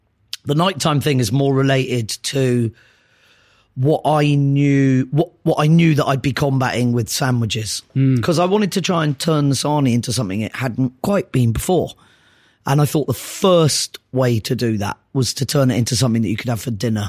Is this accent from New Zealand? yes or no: no; South West England, United Kingdom; Somerset. I grew up in Somerset.